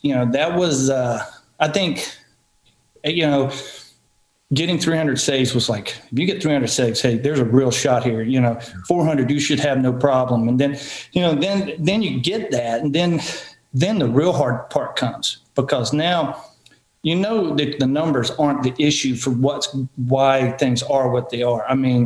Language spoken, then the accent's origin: English; Marion, Virginia, United States; Nolan, you made your debut in my hometown, Marion, Virginia.